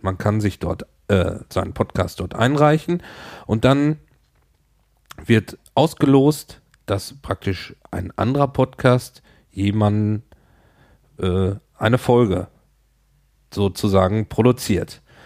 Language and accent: German; Hagen, North Rhine-Westphalia, Germany; now in Hamburg, Germany; Und ich komme nämlich ursprünglich aus Hagen. Das ist ja nur ein paar Kilometer von Lüdenscheid entfernt, wo ihr herkommt.